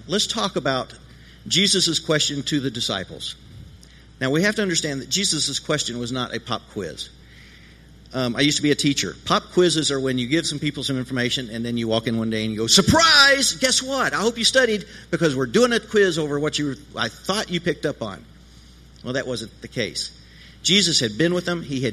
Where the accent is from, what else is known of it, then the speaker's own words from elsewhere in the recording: the South, United States; Now, I come from the South, and so I have to tell stories.